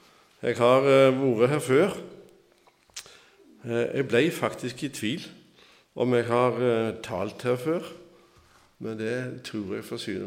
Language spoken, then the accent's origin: Norwegian; Skjold, Rogaland, Norway; now in Egersund, Norway; Og jeg kommer fra Skjold, oppe i Hyttigheitan. Altså ikke der oppe, men med Haugesund, der er også en Skjold. Og der kommer jeg ifra, så kommer vi fra Flekkerøye, så møttes vi på halvveien i Egersund. Og så har vi bodd der siden 74.